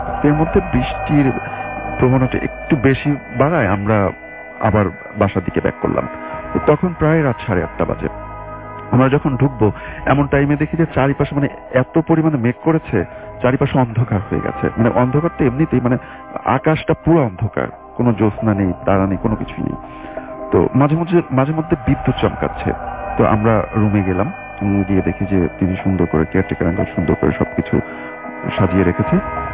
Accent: Uttara, Dhaka Division, Bangladesh; উত্তরা থেকে এসেছি।

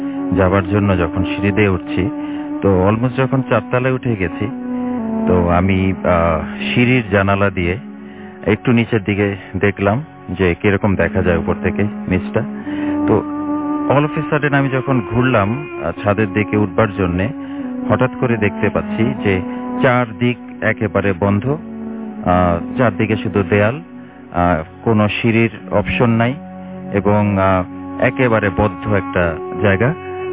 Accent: Tejgaon, Dhaka Division, Bangladesh; তেজগাঁ থেকে।

